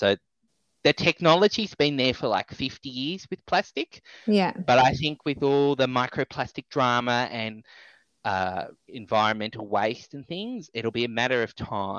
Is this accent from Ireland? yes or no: no; Victoria, Australia; because I grew up in the Yarra Valley, and moving to northern Victoria, the weeds up here are out of control.